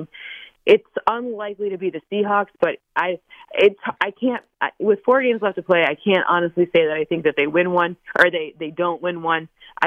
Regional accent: Michigan, United States; I'm from Michigan. I'm a Lions fan.

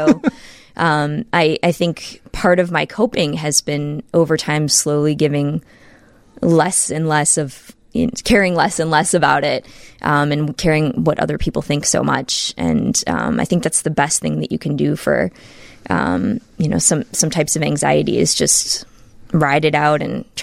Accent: Ohio, United States; I grew up in Northeast Ohio.

